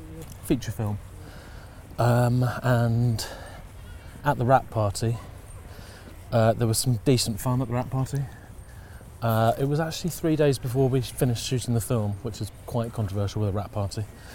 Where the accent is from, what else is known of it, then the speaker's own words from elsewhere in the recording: Impington, East of England, United Kingdom; Yeah, I grew up in Impington.